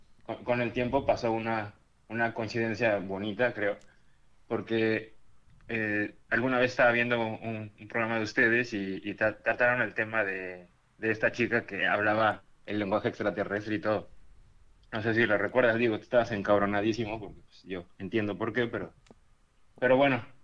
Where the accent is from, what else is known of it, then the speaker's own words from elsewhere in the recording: Mexico City, Mexico; now in Mérida, Mexico; De la Ciudad de México, pero ahorita acá por Mérida.